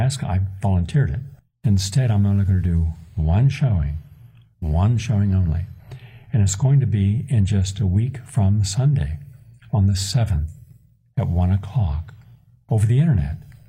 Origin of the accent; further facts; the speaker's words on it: Parkersburg, West Virginia, United States; just short distance from my hometown, Parkersburg.